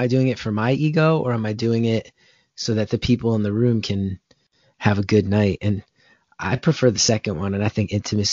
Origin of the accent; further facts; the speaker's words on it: New Jersey, United States; Well, I grew up in North Jersey in the 90s, and there was a very, very strong scene then.